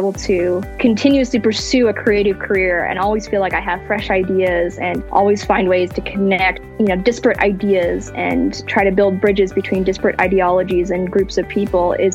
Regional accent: Hawaii, United States; but I was born and raised in Hawaii. My dad's an immigrant from the Philippines.

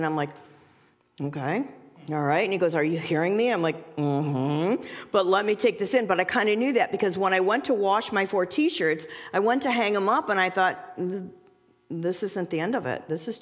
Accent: Cleveland, Ohio, United States; I'm from Cleveland, I got donuts, I'm here to pray.

